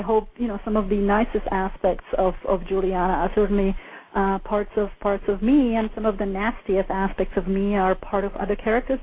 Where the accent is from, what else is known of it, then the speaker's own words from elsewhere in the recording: Canada; English is a second language; now in United States; actually I came from Canada and then to the United States. You know, as a young woman, I didn't start learning English until I was 15.